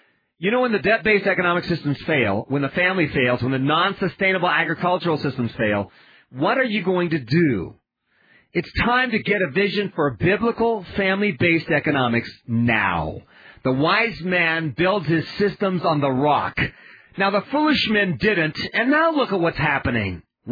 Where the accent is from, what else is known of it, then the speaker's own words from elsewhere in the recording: Japan; I grew up in these societies. I grew up in Japanese society, and there is precious little love in families in Japan.